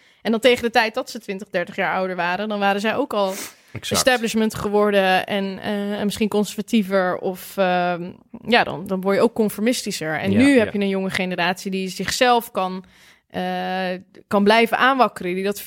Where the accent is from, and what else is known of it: Netherlands